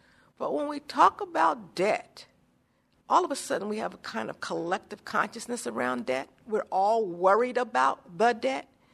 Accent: Philadelphia, Pennsylvania, United States; I grew up in Philadelphia. If you wanted to go anywhere in the city, you took public transportation because it was safe, it was reliable, and it was dependable.

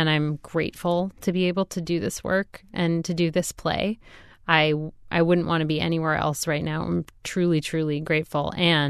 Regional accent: Milwaukee, Wisconsin, United States; I grew up doing theater in Milwaukee, and I've been doing it since I was in fourth grade.

